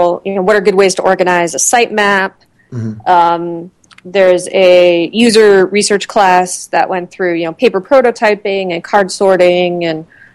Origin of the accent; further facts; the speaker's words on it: Norwalk, Connecticut, United States; moved away as an adult; also born or lived in Long Island, United States; now in Chicago, United States; But yeah, I grew up in Norwalk, then lived on Long Island for 5 years before moving to Chicago about 10 years ago.